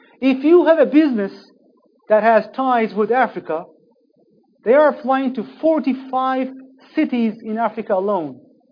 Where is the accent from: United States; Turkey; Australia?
Turkey; Ankara; I'm not from Istanbul. And Istanbul people, they don't like Ankara, where I come from. It's the bureaucratic capital of the country.